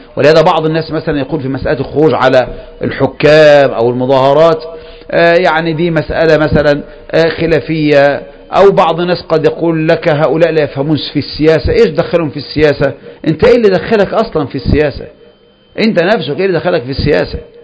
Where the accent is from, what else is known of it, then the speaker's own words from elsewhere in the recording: Egypt; ولهذا لما قامت الثورات عندنا في مصر ايه اللي حصل؟